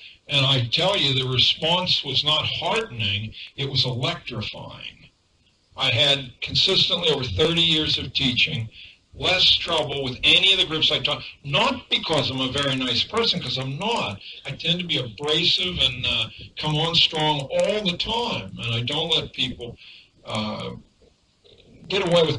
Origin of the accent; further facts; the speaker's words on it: Monongahela, Pennsylvania, United States; I'm from Monongahela. That's bad Western Pennsylvania. We're neighbors.